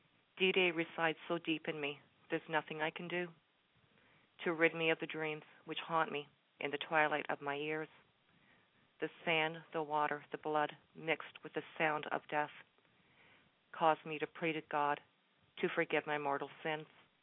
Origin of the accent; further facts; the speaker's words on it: Canada; On Canada's role during D-Day, because, well, I'm a Canadian.